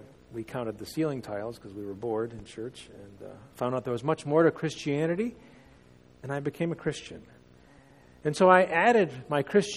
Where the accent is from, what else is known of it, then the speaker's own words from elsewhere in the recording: United States; I was born here in America. It's not my fault. It's not. It's where I was born. So I grew up with an American view of life.